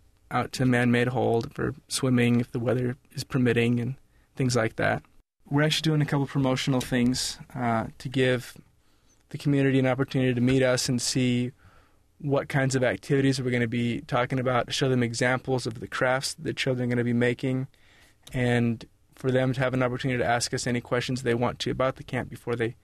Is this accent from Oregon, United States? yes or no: yes; Oregon, United States; We're both from Oregon, but we go to school at Brigham Young University in Idaho.